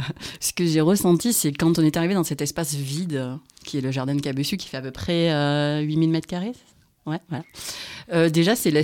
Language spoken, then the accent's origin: French; Occitanie, France; accent: Tarn-et-Garonne; now in Cahors, France; je suis native du Tarn-et-Garonne et j'habite Cahors depuis 7 ans. Et j'habite pas très loin du jardin forêt de Cabessu.